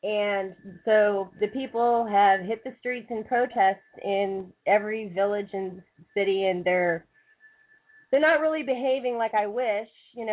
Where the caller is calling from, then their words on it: Jordan; I'm calling from the Hashemite Kingdom of Jordan.